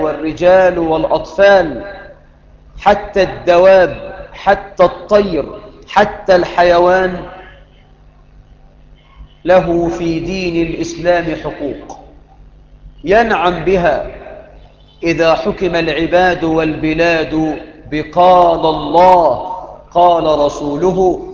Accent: Egypt

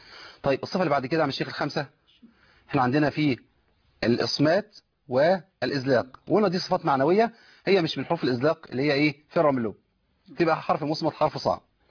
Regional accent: Egypt; وده مشهور يعني عندنا في مصر كتير

